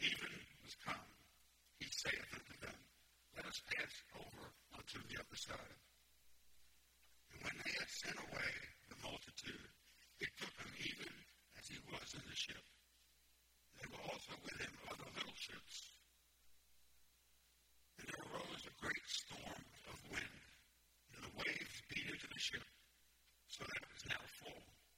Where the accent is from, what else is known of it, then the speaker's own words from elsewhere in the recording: Long Island, New York, United States; I remember as a young person, I'm from Long Island, New York. We live on the south shore of Long Island.